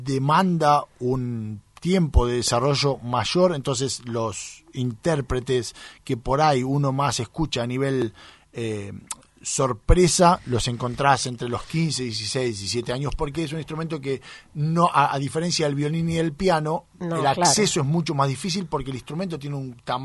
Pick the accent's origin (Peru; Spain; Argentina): Argentina; Temperley, Buenos Aires Province; also born or lived in Lanús; yo no nací en Júpiter, nací en la Argentina, de hecho en el Policlínico de Lanús, viví toda mi vida en Temperley.